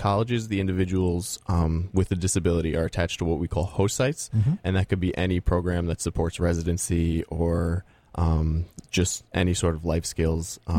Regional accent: New Jersey, United States; I'm from New Jersey originally

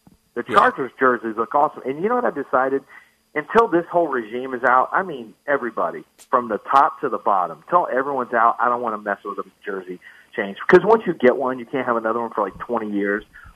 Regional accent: West Virginia, United States; No, sir, I don't want to come in and look. I'm from West Virginia.

